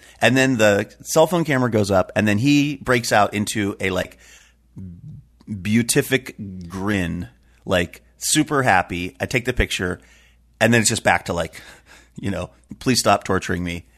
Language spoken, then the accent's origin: English; Seattle, Washington, United States; So I said, I'm from Seattle.